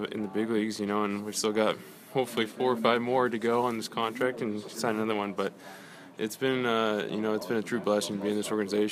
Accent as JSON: {"language": "English", "region": "California", "country": "United States", "tie": "born or raised there", "said": "I did not, because I grew up in California."}